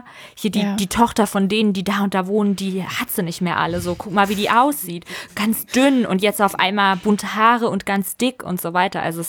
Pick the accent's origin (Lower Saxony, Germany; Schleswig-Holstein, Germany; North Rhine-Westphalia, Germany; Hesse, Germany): Hesse, Germany; Kassel; ich bin groß geworden in der Vorstadt von Kassel, ist kein Dorf in dem Sinne, ist halt eine Kleinstadt, aber trotzdem ist es wie ein Dorf